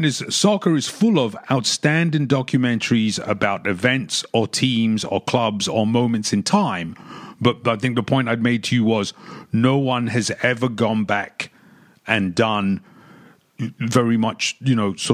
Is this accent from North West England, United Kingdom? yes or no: no; London, United Kingdom; and I'm from London, which is 3 hours away, and very different set of cultural influences.